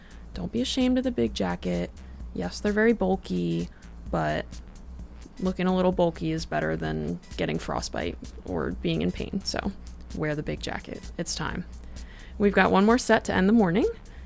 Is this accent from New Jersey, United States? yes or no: yes; New Jersey, United States; now in Burlington, United States; I'm from New Jersey, so I never owned a big jacket before coming to school here